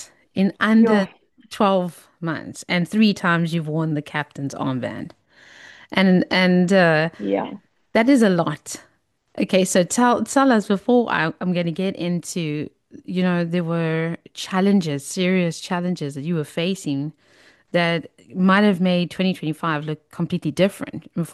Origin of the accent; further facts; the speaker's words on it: Cape Town, Western Cape, South Africa; Growing up in Cape Town, that's what people genuinely think.